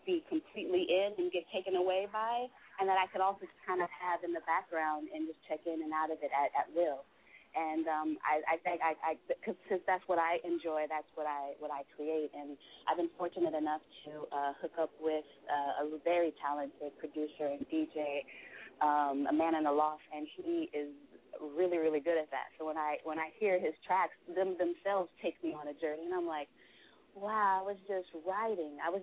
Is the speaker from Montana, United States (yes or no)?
no; California, United States; Or when I would say from the Bay, like, oh, yeah, I get that. Like, you're really cool. Like, I can get, like, how you're from the Bay.